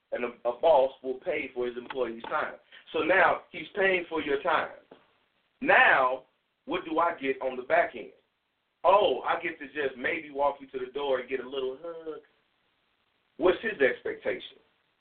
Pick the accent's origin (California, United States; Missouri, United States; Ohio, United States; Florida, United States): Missouri, United States; St. Louis; moved away; I said, no, I'm from St. Louis.